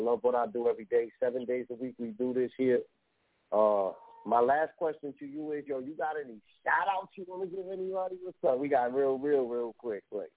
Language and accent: English; Bronx, New York, United States; I'm from the Bronx. So I already know the fucking vibe.